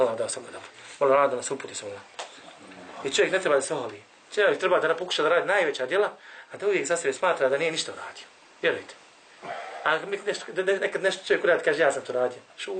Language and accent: Bosnian; Bosnia & Herzegovina; Samo kod nas u Bosni